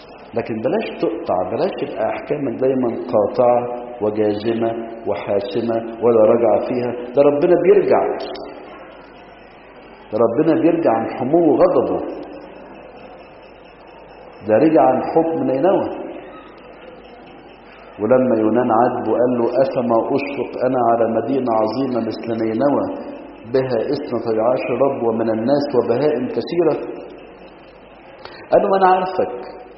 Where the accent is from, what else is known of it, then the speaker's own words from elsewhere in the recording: Egypt; افتكر ان الانجليز لما كانوا عندنا في مصر هم اللي عملوا حاجة اسمها الشفخانة